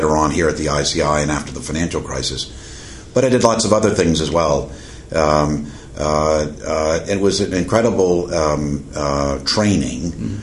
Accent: New Orleans, Louisiana, United States; born there; I was born in New Orleans. Went to college at Yale, and then on to the University of Virginia School of Law.

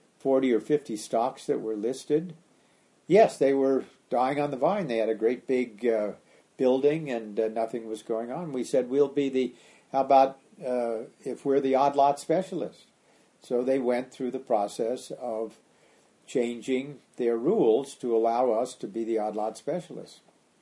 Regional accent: Alameda, California, United States; When I grew up in Alameda

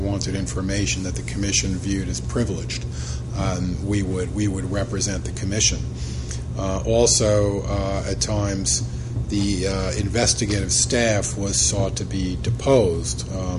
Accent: Valley Stream, New York, United States; No, I grew up in Long Island, Valley Stream, specifically, in New York State.

